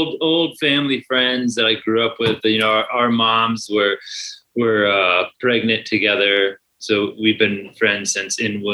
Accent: San Antonio, Texas, United States; I grew up in San Antonio.

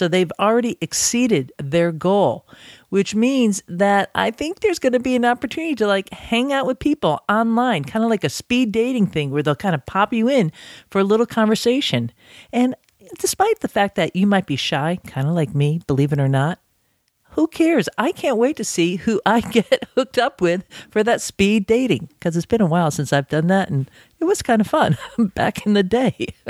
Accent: Massachusetts, United States; He's based in Massachusetts, my home state, and makes some outstanding ciders that never disappoint.

